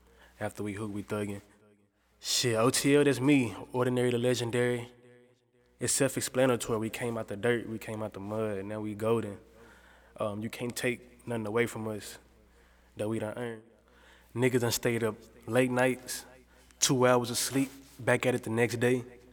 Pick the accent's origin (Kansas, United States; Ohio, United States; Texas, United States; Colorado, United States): Texas, United States; Dallas; Growing up in Oak Cliff, you feel me?